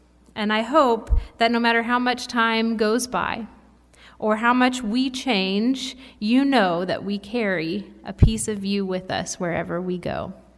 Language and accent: English; Louisville, Kentucky, United States; Growing up in Louisville, Kentucky, whenever I meet another Louisvillian in the wild, the first question we will ask each other is, where did you go to high school?